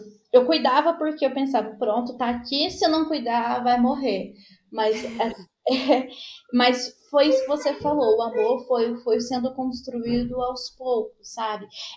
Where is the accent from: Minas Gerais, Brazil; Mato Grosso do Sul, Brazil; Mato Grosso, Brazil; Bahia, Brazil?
Minas Gerais, Brazil; Uberlândia; eu sou de Uberlândia, Minas Gerais, e hoje eu moro no interior do Rio de Janeiro.